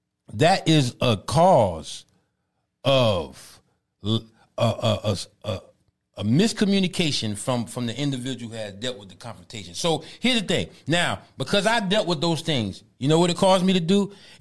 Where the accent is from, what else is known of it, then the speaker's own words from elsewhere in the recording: New York City, New York, United States; I was growing up in the New York. So I had to be almost confrontational to survive.